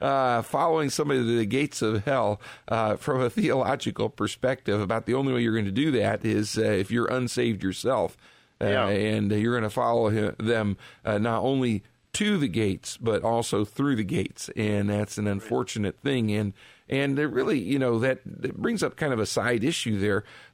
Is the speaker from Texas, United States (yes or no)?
no; Richfield, Ohio, United States; Being born and raised in Northeastern Ohio, I like the change of seasons.